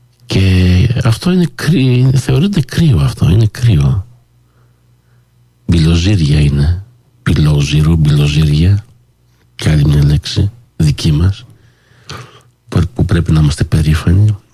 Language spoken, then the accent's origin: Greek; Montreal, Quebec, Canada; Εκεί που έζησα τα παιδικά μου χρόνια, στο Park Extension. Είμαι και εγώ Park X Boy, εκεί.